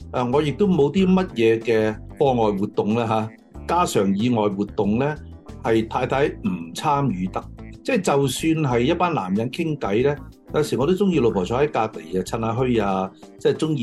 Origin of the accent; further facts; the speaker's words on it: China; 即係但係我哋中國人都話啊嘛，防人之心不可無